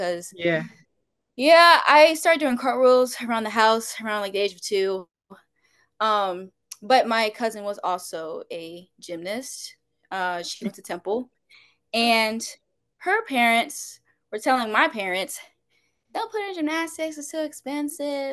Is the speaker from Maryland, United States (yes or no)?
yes; Baltimore, Maryland, United States; Well, I'm from Baltimore, Maryland. I'm 18.